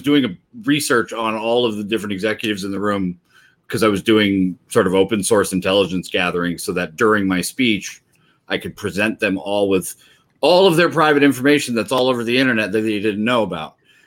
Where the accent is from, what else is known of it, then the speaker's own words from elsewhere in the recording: Tokyo, Japan; now in United States; I actually spoke Japanese going in. I grew up in Tokyo. My parents were missionaries with the Christian Church. I lived there about 14 years, obviously.